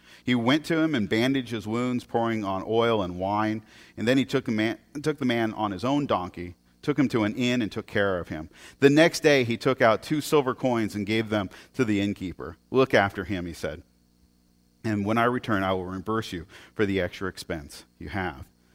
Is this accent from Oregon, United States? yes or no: yes; Portland, Oregon, United States; If you're not aware, I was born and raised in Portland, which of course that makes me a weirdo.